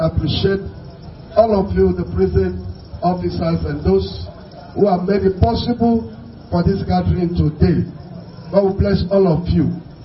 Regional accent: Akwanga, Nasarawa, Nigeria; I come from the north. I come from Nasarawa State. I come from Akwanga in particular.

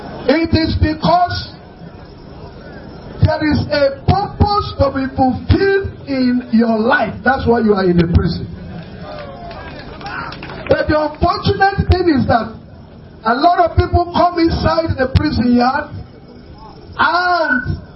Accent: Akwanga, Nasarawa, Nigeria; I come from the north. I come from Nasarawa State. I come from Akwanga in particular.

